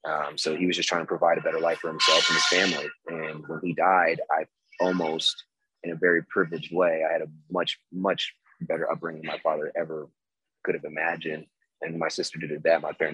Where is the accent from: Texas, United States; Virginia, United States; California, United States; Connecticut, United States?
Virginia, United States; Stafford; I was born and raised in Virginia, in Stafford, Virginia. I was born at Potomac Hospital. This is 1988, so I'm 33 right now.